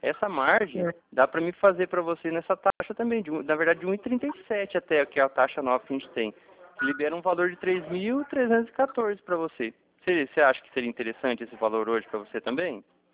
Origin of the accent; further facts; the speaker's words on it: Cornélio Procópio, Paraná, Brazil; eu sou daqui da cidade de Cornélio Procópio, Paraná, né?